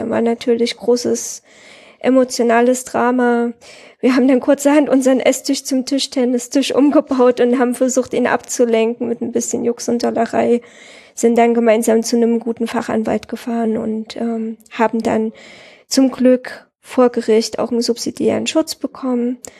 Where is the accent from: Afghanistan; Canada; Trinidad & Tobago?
Afghanistan; Herat; now in Germany; Die kommen aus meiner Heimatstadt, Herat.